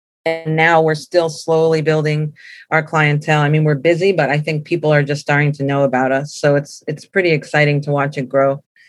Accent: New Haven, Connecticut, United States; and I'm from New Haven area. So I knew this place from what it was before, which was like a taco joint.

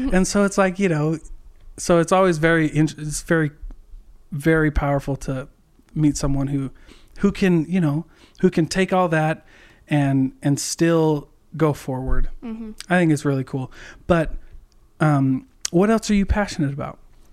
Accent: Iowa, United States; yeah, I'm from Iowa.

